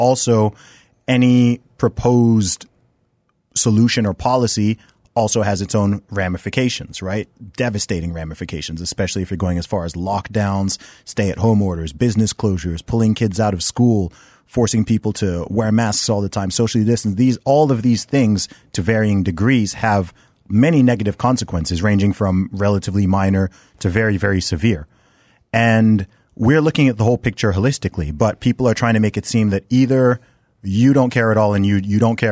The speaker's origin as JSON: {"language": "English", "country": "United Kingdom", "said": "In my home country of the UK, the average age of death is over 80 years old."}